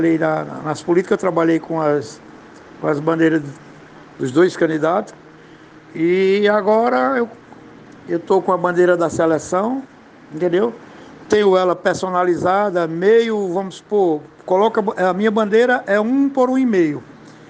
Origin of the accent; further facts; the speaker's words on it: Patos, Paraíba, Brazil; now in Fortaleza, Brazil; eu tenho 60 anos. Eu sou de Patos, mas eu moro em Fortaleza, né, no Ceará.